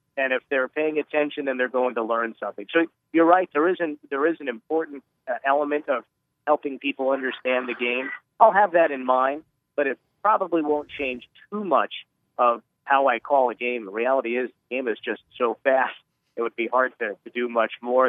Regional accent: New Jersey, United States; growing up in New Jersey, watching Devils games and Rangers games

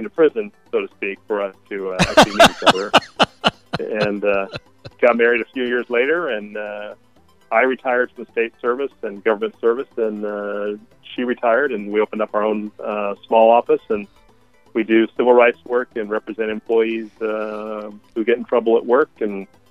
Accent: California, United States; So I grew up in the Bay Area most of my life, went to Santa Clara University for college and also for law school.

